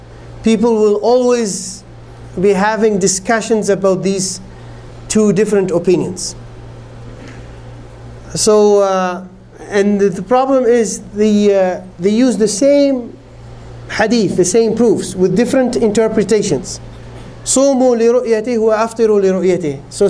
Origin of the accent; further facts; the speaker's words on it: Algeria; And I grew up in Algeria